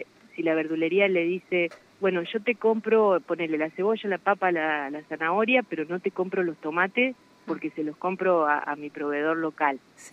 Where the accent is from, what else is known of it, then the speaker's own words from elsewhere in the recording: Del Campillo, Córdoba, Argentina; moved away as an adult; also born or lived in Santa Rosa; now in Colonia Barón, Argentina; Yo soy de Del Campillo, que es un pueblo rural del sur de la provincia de Córdoba. Y bueno, me fui a Santa Rosa a estudiar agronomía y de Santa Rosa me radiqué acá en Colonia Barón.